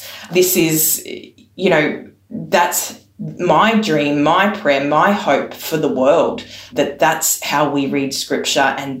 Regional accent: Australia; in that we're Australian Christians passionate about Jesus and justice.

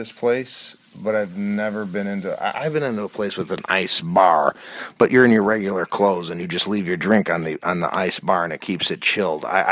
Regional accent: Chicago, Illinois, United States; because I'm from Chicago. I like the White Sox more

